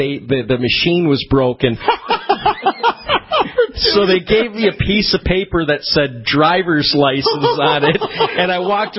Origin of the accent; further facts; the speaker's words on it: Detroit, Michigan, United States; I come from Detroit, the town where they built car, where they invented the car.